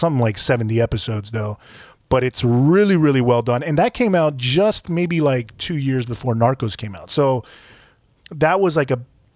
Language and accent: English; Bogota, Bogotá Capital District, Colombia; now in United States; So for a little bit of background, I was born here in the United States. My family is from Colombia, but I grew up in Colombia. I grew up in Bogota, Colombia.